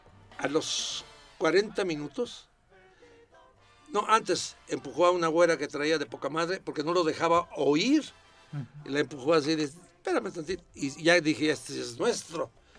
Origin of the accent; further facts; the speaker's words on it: Mexico; En segundo, somos mexicanos, aquellos son cubanos.